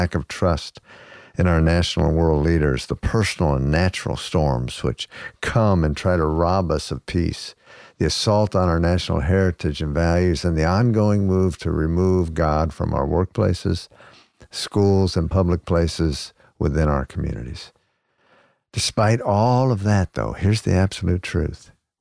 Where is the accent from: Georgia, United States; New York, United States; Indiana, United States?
New York, United States; and my hometown of New York, where no one seems to care.